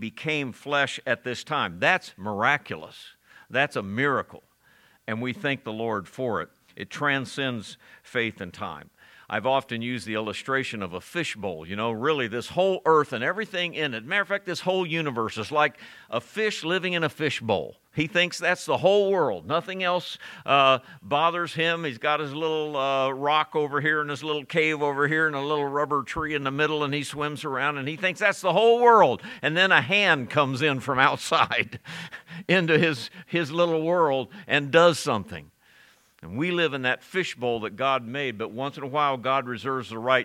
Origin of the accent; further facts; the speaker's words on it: Ohio, United States; I grew up in farmland in Ohio